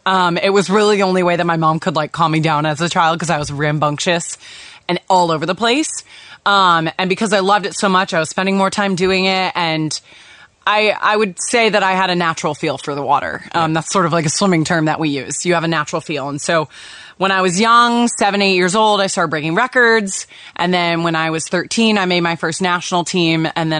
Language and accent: English; Rhode Island, United States; I'm 26 years old. I'm from Rhode Island. So, born and raised in the Ocean State.